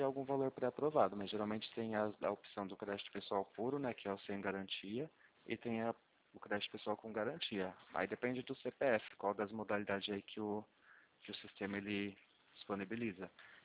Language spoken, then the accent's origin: Portuguese; Limeira, São Paulo, Brazil; eu sou de Limeira, né? Interior de São Paulo.